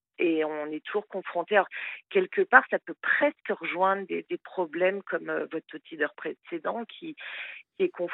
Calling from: Metz, Grand Est, France; j'ai 40 ans et ce soir, je vous appelle de Metz.

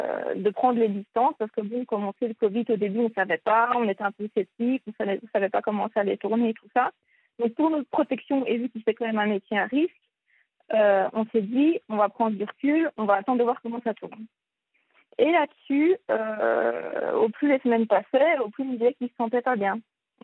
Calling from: Belgium; Je viens de Belgique et j'ai 23 ans.

